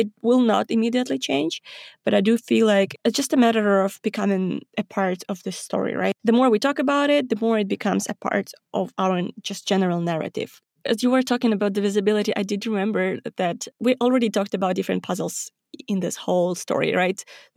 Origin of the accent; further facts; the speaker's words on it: Ukraine; I didn't know about it. I'm from Ukraine. Eastern Europe doesn't really care about the things.